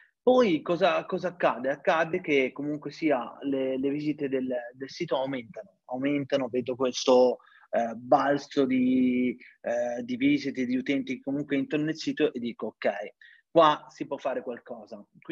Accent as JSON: {"language": "Italian", "town": "Mantua", "region": "Lombardy", "country": "Italy", "said": "io sono di Mantova. A Mantova prendevo quello che appunto mi piaceva"}